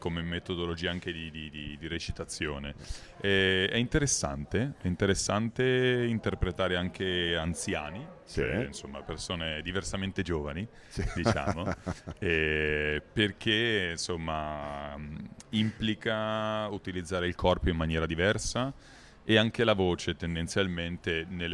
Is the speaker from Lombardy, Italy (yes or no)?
yes; Milan, Lombardy, Italy; Io vengo da Milano.